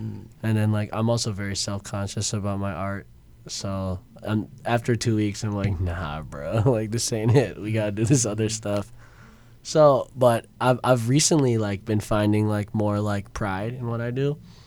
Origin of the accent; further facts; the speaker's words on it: Midwest, United States; I'm from the Midwest too, you know, so I literally felt like I was home for a little bit.